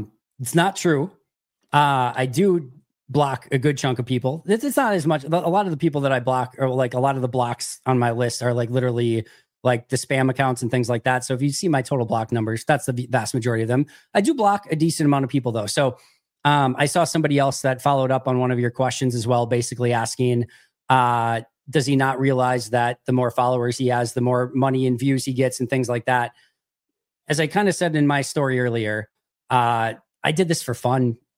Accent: Green Bay, Wisconsin, United States; I grew up I grew up in Green Bay, Wisconsin, about 15 minutes-ish from Lambeau Field. My parents had season tickets.

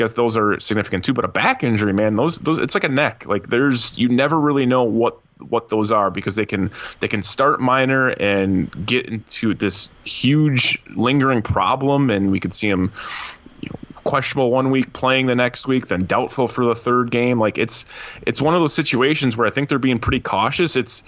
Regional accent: Stevens Point, Wisconsin, United States; shout out Stevens Point, my hometown

